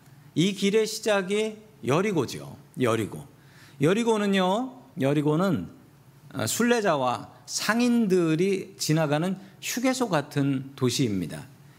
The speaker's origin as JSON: {"language": "Korean", "region": "Seoul", "country": "South Korea", "tie": "born or raised there", "said": "제가 5살 때쯤에 있었던 일인데요. 저는 서대문에 살았습니다. 제가 이래 봬도 서울 사람입니다."}